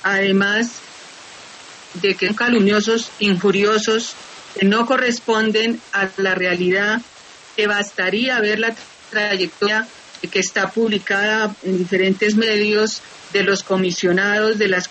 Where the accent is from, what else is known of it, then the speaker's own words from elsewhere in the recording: Colombia; necesitamos unirnos como colombianos